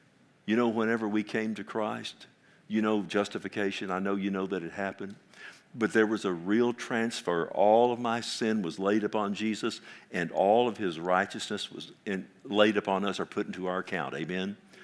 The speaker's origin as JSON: {"language": "English", "region": "Oklahoma", "country": "United States", "said": "You know, I am from Oklahoma. I mean, come on, you know."}